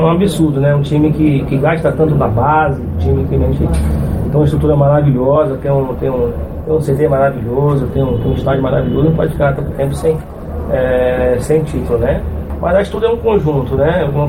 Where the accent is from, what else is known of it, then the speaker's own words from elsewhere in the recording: Brazil; Nós somos brasileiros e temos que. A gente gosta de futebol, né?